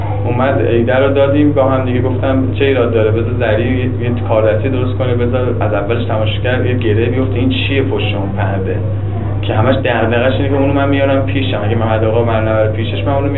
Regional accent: Karaj, Alborz, Iran; من خودم بچه کرج هم کلک بالا به دنیا آمدم. دوره بچگیمو من تو کرج گذروندم.

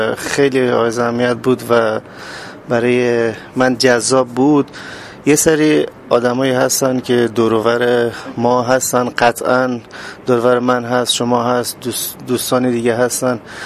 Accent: south, Iran; چون من خودم جنوبی هستم،

